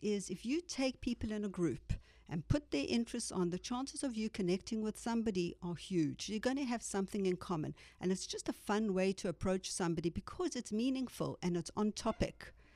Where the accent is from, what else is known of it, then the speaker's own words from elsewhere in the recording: South Africa; now in United States; Oh, the old story of following a gentleman. No, I met my husband in South Africa, and...